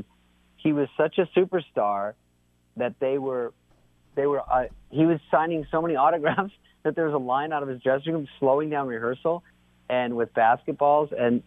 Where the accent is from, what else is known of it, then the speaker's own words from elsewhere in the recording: Scottsdale, Arizona, United States; I used to go to Diamondbacks games, and I'm from Scottsdale.